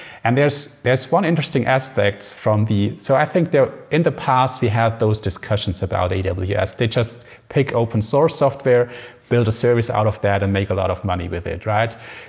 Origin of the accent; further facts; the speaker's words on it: Germany; English is a second language; we are from Germany